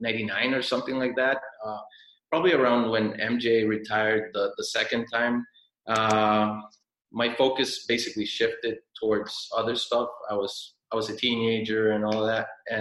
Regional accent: Honduras; Like you guys, well, most of you guys know, I am from Honduras.

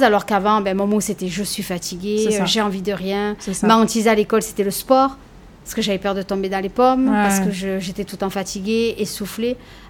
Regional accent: Marseille, Provence-Alpes-Côte d'Azur, France; Oui, je suis de Marseille.

